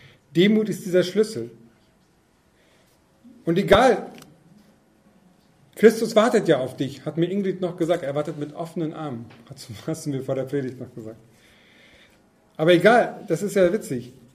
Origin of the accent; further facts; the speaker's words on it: Berne, Lower Saxony, Germany; ich bin dann zu Hause gewesen, ah, ich gehe noch mal raus. Bei uns in Berne, da gibt es noch so einen Teich